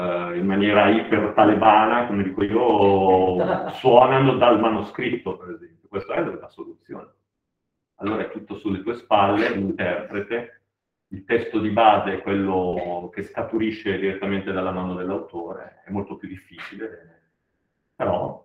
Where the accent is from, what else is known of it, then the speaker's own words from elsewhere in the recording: Lombardy, Italy; io da lombardo, non so, adotto le E di un certo tipo e le preferisco perché per il mio orecchio sono...